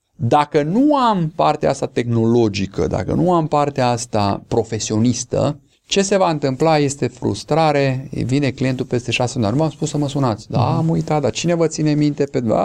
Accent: Romania; mă întorc la esența noastră, ca român și ca și creștini, esența noastră este credința.

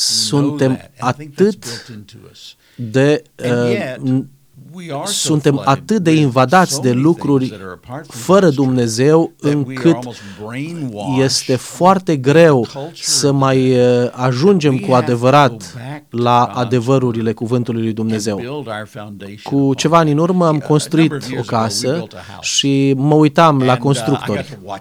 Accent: Texas, United States; Romanian is a second language; o să afle că sunt din Texas, o să mă întrebe dacă am cald, dacă sunt cowboy.

